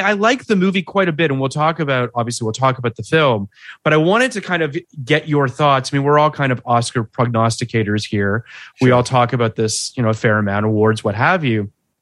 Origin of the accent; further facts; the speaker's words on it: Toronto, Ontario, Canada; I am from Toronto.